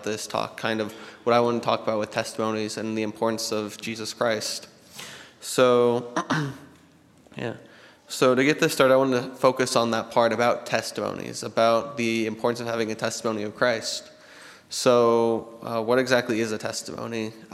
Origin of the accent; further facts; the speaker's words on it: Rapid City, South Dakota, United States; now in Utah, United States; And I'm originally from Rapid City, South Dakota, so I've really been enjoying my time here in Utah so far.